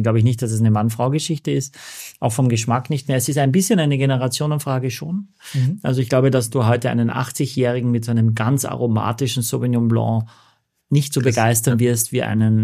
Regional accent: Austria; now in Germany; Okay, ich bin Österreicher, meine Töchter in Hamburg geboren, meine Frau in Pinneberg geboren.

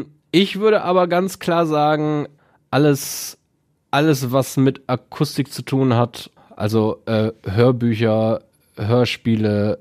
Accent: Essen, North Rhine-Westphalia, Germany; Ich bin aufgewachsen in Berge-Borbeck, habe dann im Prinzip, oder was heißt, habe dann im Prinzip, dann bin ich nach meiner Erblindung zeitweise in Richtung Soest weggezogen.

